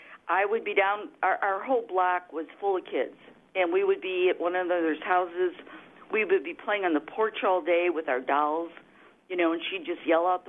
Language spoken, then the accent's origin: English; Chicago, Illinois, United States; Well, I grew up in Chicago, right in the city, not a suburb